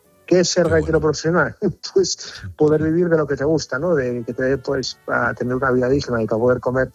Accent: Perlora, Asturias, Spain; Yo soy asturiano, soy de Perlora, un pueblín del concejo costero de Carreño

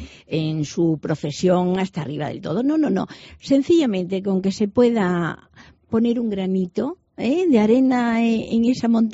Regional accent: Cáceres, Extremadura, Spain; mi vida la he vivido siempre en Cáceres.

